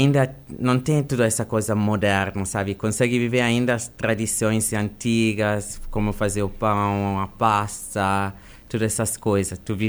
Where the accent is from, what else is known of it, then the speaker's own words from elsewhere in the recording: Teulada, Sardinia, Italy; Portuguese is a second language; now in Brazil; Certo, nasci na Sardenha, minha cidade se chama Teulada. Uma piccola, pequenininha cidade do interior.